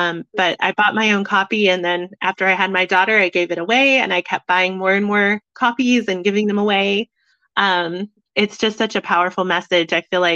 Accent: Amarillo, Texas, United States; born there; moved away; also born or lived in Charlotte, North Carolina; Sure. I was born in Texas, and actually in Amarillo, where the Panhandle fires are happening right now

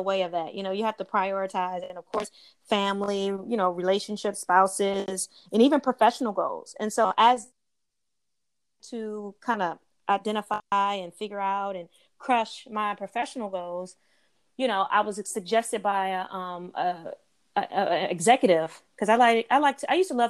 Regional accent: Maryland, United States; now in Los Angeles, United States; I grew up in the Maryland, D.C. area.

